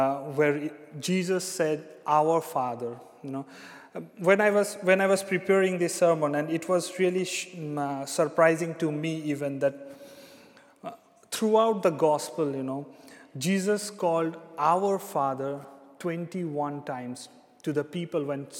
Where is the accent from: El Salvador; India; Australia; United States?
India; English is a second language; moved away as an adult; now in Zeist, Netherlands; I come all the way from India. Of course, today I'm not coming from India. I live in Zeist.